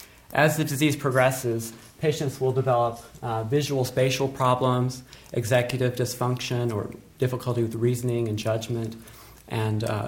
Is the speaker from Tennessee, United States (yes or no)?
yes; Tennessee, United States; also born or lived in Boston; I grew up in Tennessee, where I learned to play the guitar and to sing, but something was missing in my life, and that's why I moved to Boston.